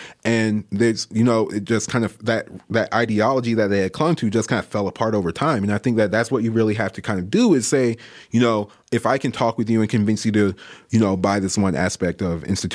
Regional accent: Georgia, United States; I'm from Georgia. I lived there for the first 18 years of my life, very much Republican, even though it's changing now.

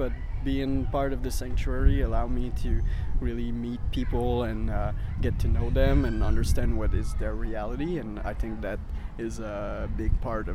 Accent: Montreal, Quebec, Canada; now in United States; I'm from Canada, Montreal. So, yeah, I just got here a month ago, approximately.

